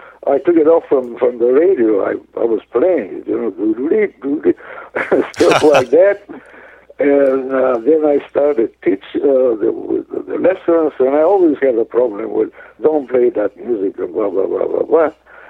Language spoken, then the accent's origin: English; Bulgaria; But in Bulgaria, my home country, we gave only 3 concerts.